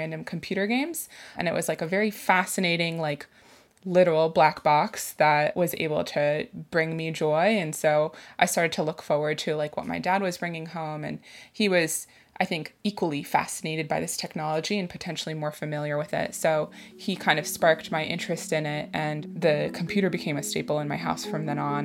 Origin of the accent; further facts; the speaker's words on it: Florida, United States; Yeah, that makes sense since we're both from Florida.